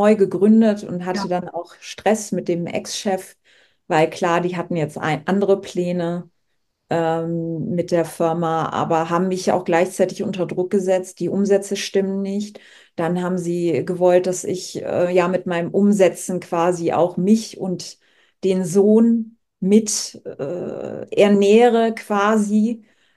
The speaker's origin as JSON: {"language": "German", "country": "Slovenia", "said": "Dann wollte ich auch immer mit meiner Heimat Slowenien zusammenarbeiten"}